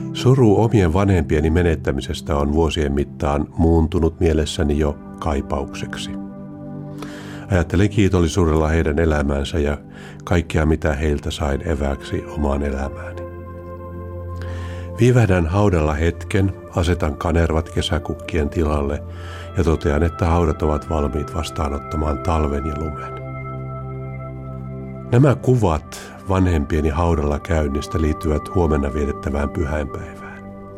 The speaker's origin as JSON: {"language": "Finnish", "town": "Karunki", "region": "Lapland", "country": "Finland", "tie": "born or raised there", "said": "Oulun hiippakunnan piispa. Palaan muistoissani lapsuuteni kotiseurakunnan Torniojokilaaksossa sijaitsevan Karungin kirkkomaalle."}